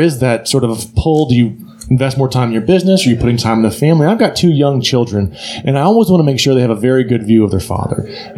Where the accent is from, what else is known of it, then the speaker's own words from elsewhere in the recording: Spring, Texas, United States; now in The Woodlands, United States; So I am from Spring originally, and my high school sweetheart, who I went on to marry, we've always wanted to be up here in the Woodlands.